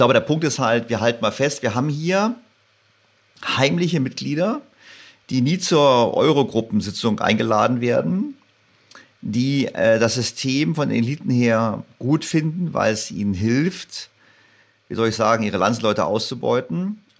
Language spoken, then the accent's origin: German; Berlin, Germany; gerade ich als Berliner, war natürlich total überrascht darüber, dass es so ist.